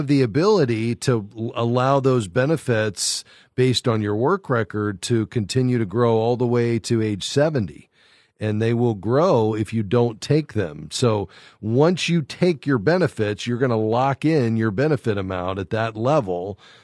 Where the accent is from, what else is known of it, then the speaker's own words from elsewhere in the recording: Fort Lauderdale, Florida, United States; We're going to my hometown, Fort Lauderdale, Florida.